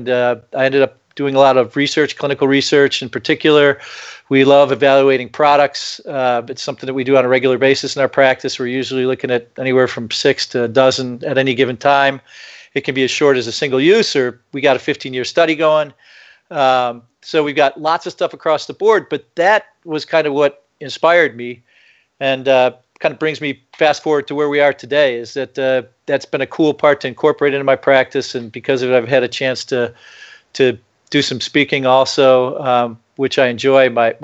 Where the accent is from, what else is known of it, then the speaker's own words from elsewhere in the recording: Illinois, United States; I guess a short biography of my life is I grew up in the Midwest outside Chicago.